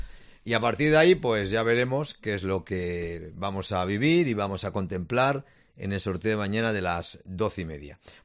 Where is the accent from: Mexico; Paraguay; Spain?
Mexico; Monterrey, Nuevo León; Yo soy de Monterrey, toda mi vida he estado aquí.